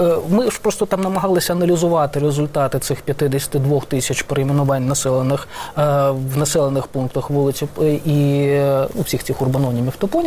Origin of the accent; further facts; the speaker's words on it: Kharkiv Oblast, Ukraine; це на Чугуївщині, моя рідна Харківщина.